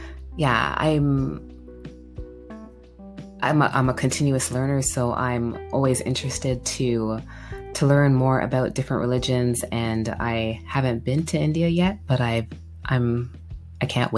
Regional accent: Canada; born there; So I was born in Canada and my parents are Jamaican.

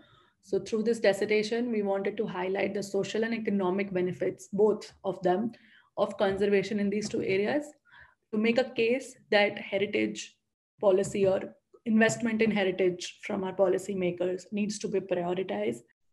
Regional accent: Delhi, India; growing up in Delhi, Delhi is a historic city and we have a lot of heritage, and it's almost 1,000 years old heritage.

